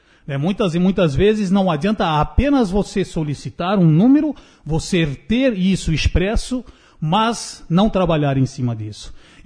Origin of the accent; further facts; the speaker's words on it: Guabiruba, Santa Catarina, Brazil; also born or lived in Paraná; Eu tenho 56 anos, moro aqui desde os meus 7, nasci no Paraná, mas sou guabirubense de coração.